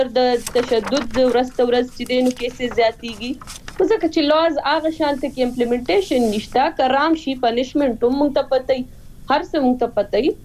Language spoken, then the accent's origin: Pashto; Swat, Khyber Pakhtunkhwa, Pakistan; زه خپل چونکی د سوات نه يم نو زه خپل علاقه ولا نه فیمیل يم